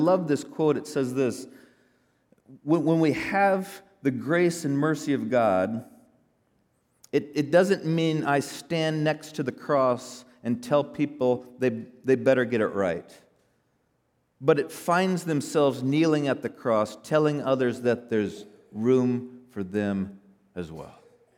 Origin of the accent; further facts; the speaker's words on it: Denver, Colorado, United States; That used to be the case for me when I grew up in Denver, so I'm a Bronco fan.